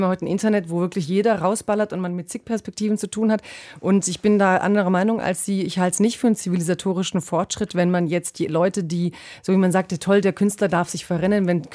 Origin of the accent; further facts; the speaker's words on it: Croatia; Zum Beispiel, ich bin Kroatin, deswegen nehme ich jetzt ein Beispiel aus Kroatien